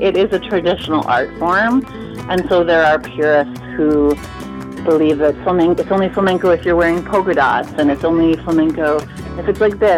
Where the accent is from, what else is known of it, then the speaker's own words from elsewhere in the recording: Canada; I'm Canadian